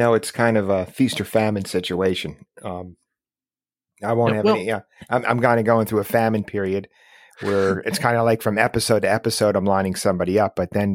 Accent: New Jersey, United States; But, you know, I grew up in the Northeast, which, you know, it's similar to Ohio. I grew up in New Jersey, like I said.

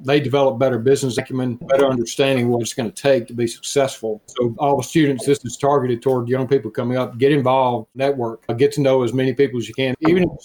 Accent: Alabama, United States; but I was from Alabama and from a bunch of poor people.

